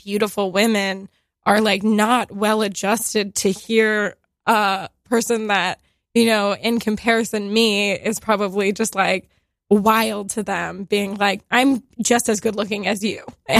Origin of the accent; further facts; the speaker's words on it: Texas, United States; I'm from Texas as well.